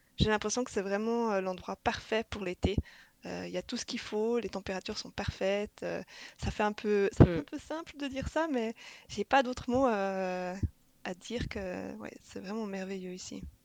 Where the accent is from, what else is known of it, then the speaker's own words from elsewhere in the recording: Switzerland; now in Seattle, United States; j'ai 35 ans, je viens de Suisse et ça va être mon 4e été à Seattle.